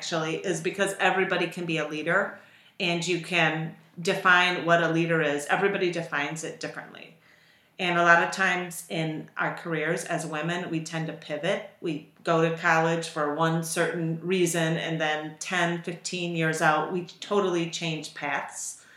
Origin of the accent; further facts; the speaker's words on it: Wisconsin, United States; also born or lived in Chicagoland; I mean, I worked in telecommunications in Chicagoland. Then I moved back home to Wisconsin. I'm not from Milwaukee, so I didn't have any connections